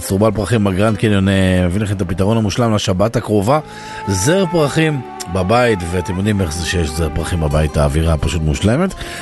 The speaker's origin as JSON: {"language": "Hebrew", "town": "Kiryat Haim", "region": "Haifa District", "country": "Israel", "tie": "born or raised there", "said": "לקריית חיים שם, למערבית, איפה שגדלתי, לא נולדתי, אבל כן, שם הכל התחיל, מה שנקרא."}